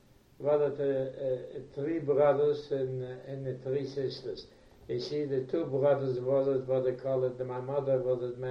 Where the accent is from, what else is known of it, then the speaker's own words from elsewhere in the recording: Moldova; I was raised in Europe in a small town in Bessarabia.